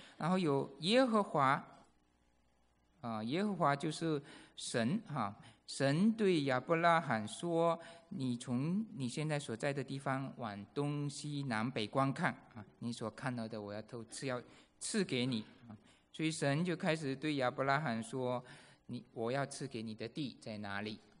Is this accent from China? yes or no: no; Malaysia; moved away as an adult; now in United States; 那93年的时候，我从马来西亚搬到这个美国来，刚来。那时候不是第一次离家。我在马来西亚的时候呢，就在读高中的时候就已经到大城市去读了。